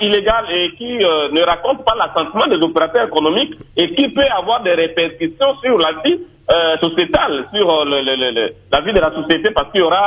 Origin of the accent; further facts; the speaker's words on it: Ecuador; même chez moi en Équateur